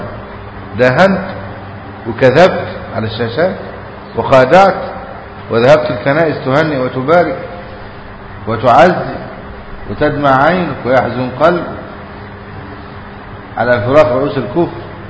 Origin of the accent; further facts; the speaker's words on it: Egypt; ماذا لو حدث عندنا في مصر هذا؟